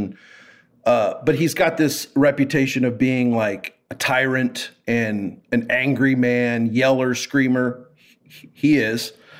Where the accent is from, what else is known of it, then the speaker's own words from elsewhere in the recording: Kansas City, Kansas, United States; Where are you from? Like Kansas City. Kansas City, godforsaken place.